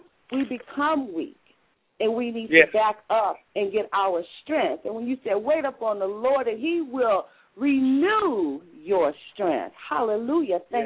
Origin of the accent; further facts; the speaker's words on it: Detroit, Michigan, United States; After first of all, I'm from Detroit.